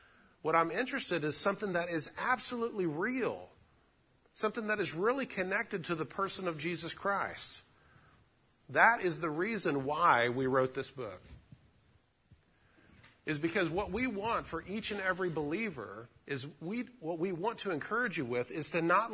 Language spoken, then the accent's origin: English; the South, United States; I grew up in the South. I heard that all my life.